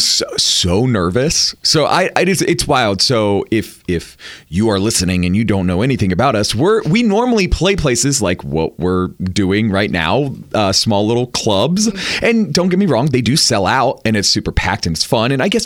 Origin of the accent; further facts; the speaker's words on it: Atlanta, Georgia, United States; because I'm from Atlanta, but I kind of live up here in Nashville a little bit sometimes, back and forth, whatever.